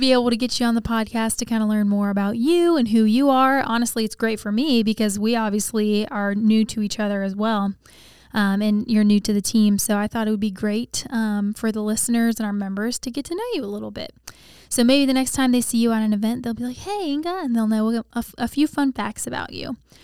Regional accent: Ohio, United States; I'm from Ohio, so I'm an Ohio State fan.

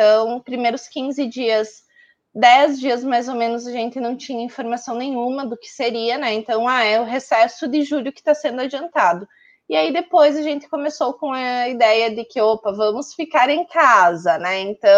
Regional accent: Chapecó, Santa Catarina, Brazil; eu sou de Chapecó, Santa Catarina, né? Cidadezinha não, né? No oeste de Santa Catarina, uma cidade grande até.

